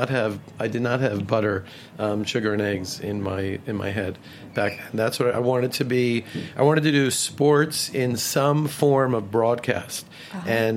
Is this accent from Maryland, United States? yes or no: yes; Baltimore, Maryland, United States; Well, before I grew up in Baltimore, and I was a sports crazy kid.